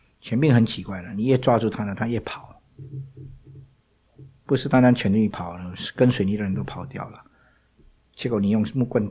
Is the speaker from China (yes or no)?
yes; China; 我们中国人特别 圣谕，圣谕就是皇帝的谕旨